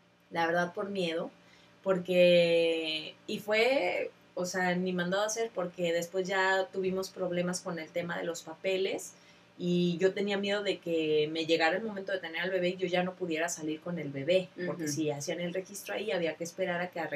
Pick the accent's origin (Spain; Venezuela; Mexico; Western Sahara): Mexico; No, no son tan agraciadas como las mexicanas. Nosotros somos muy simpaticonas